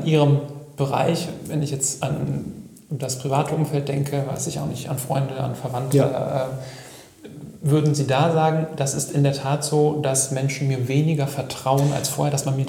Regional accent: Haselünne, Lower Saxony, Germany; born there; er ist gebürtiger Haselünder. Das haben wir beide gemeinsam.

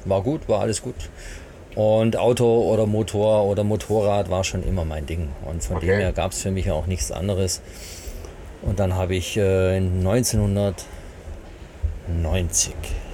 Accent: Stuttgart, Baden-Württemberg, Germany; born there; also born or lived in Bavaria; Weil ich bin gebürtiger Stuttgarter Schwabe, also ich kann auch Schwäbisch schwätzen.

